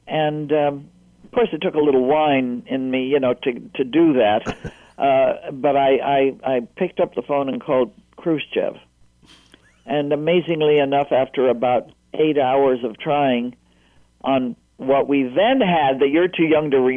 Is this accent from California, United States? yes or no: yes; California, United States; born or raised there; also born or lived in Canada